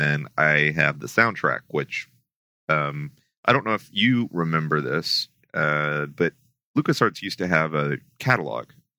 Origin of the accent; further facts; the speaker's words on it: Houston, Texas, United States; I grew up in Houston.